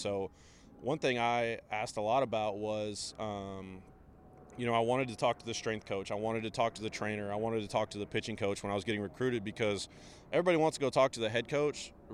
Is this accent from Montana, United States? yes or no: no; Arkansas, United States; one of them near my hometown, which is a question I get a lot, is how I got out of the state of Arkansas.